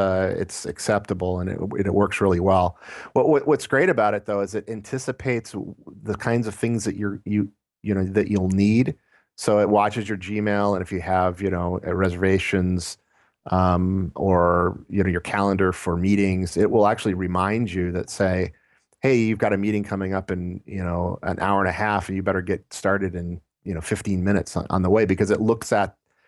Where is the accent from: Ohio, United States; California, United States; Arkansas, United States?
California, United States; In California.